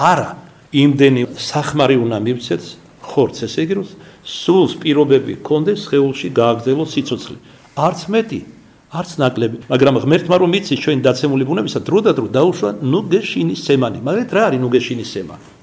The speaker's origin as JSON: {"language": "Georgian", "region": "Kartli", "country": "Georgia", "said": "ქართლელი ვარ მე, ჩვენ სოფელში ასე ამკობდნენ ამ პირუტყვს."}